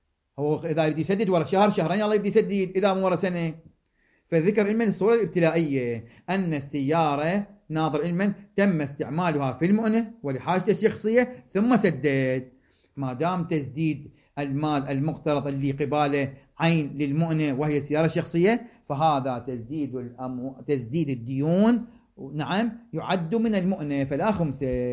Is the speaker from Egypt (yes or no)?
no; Iraq